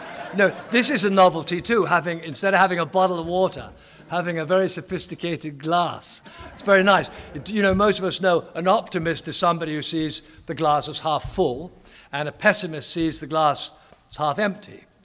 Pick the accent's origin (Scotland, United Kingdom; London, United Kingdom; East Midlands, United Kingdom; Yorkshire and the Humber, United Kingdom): London, United Kingdom; Actually, I'm from London. As many of you might have guessed, I'm from England. And I was born during the war. That's the Second World War.